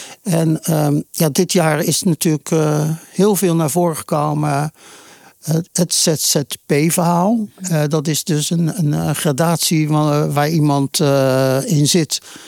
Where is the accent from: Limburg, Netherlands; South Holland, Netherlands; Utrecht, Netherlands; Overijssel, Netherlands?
South Holland, Netherlands; Rotterdam; now in Ridderkerk, Netherlands; ik ben geboren in Rotterdam. Daar heb ik ook mijn scholen gevolgd.